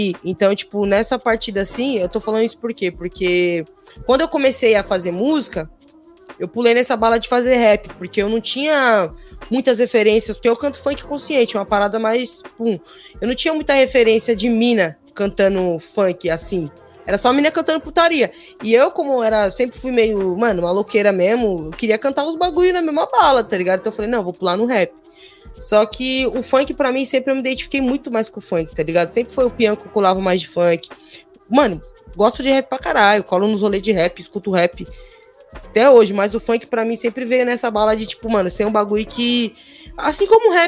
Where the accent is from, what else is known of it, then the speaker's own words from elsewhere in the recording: Taboão da Serra, São Paulo, Brazil; tenho 26 anos, né, sou daqui do Taboão da Serra, aqui do lado, e é isso.